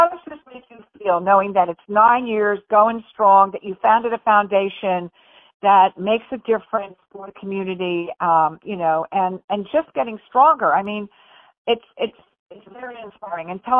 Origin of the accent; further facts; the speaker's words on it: San Diego, California, United States; I come from San Diego, of course, where, you know, MCRD used to be, and of course Camp Pendleton is.